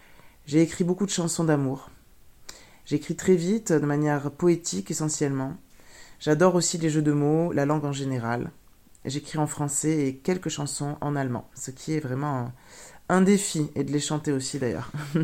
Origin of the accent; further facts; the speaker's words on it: Toulouse, Occitanie, France; moved away as an adult; now in Berlin, Germany; parce que je viens de Toulouse. J'ai passé 26 ans à Toulouse. Puis, je suis venue vivre à Berlin en 2010.